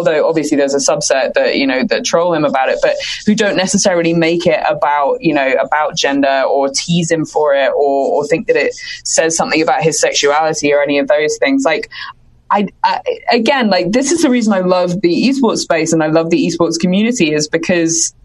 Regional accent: United Kingdom; as a Brit

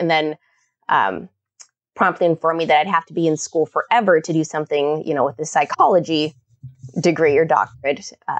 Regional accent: Kodiak, Alaska, United States; I grew up on Kodiak Island in Alaska and in the 70s.

